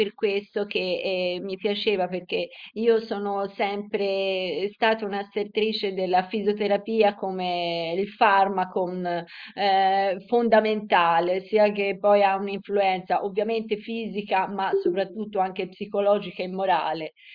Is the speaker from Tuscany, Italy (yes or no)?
yes; Montecatini, Tuscany, Italy; Io sono di Montecatini, quindi sono la Toscana.